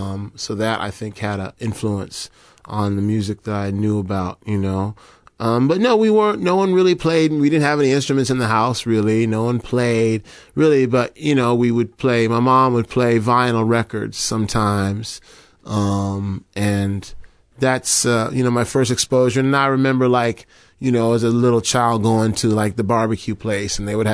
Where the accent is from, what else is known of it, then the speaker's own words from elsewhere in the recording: Colorado, United States; This was in Colorado. I'm from Colorado.